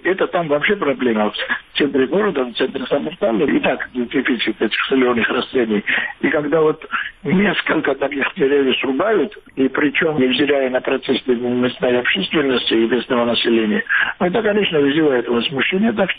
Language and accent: Russian; Georgia; поскольку я и Грузин, и поскольку можно, я могу судить